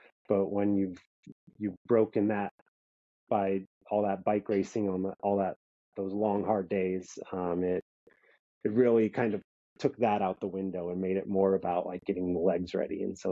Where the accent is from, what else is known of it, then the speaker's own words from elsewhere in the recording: Wisconsin, United States; Yeah, my parents, I grew up in Wisconsin, so my parents are still in Wisconsin.